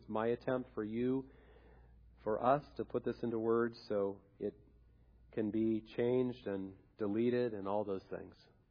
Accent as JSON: {"language": "English", "town": "Salt Lake City", "region": "Utah", "country": "United States", "tie": "born or raised there", "said": "When I was a kid growing up in Salt Lake City, we had three large peach trees in our backyard."}